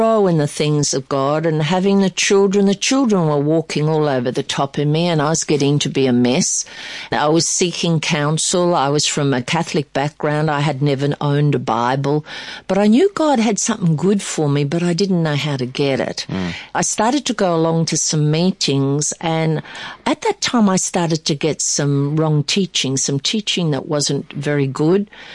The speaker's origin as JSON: {"language": "English", "country": "Australia", "also_born_or_lived": "United States", "said": "And we could have stayed on in America and made a lot of money, but being an Aussie and we looked at going farming and so we came back home."}